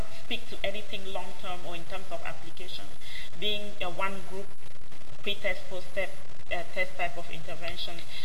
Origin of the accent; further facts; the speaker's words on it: Cameroon; I'm from Cameroon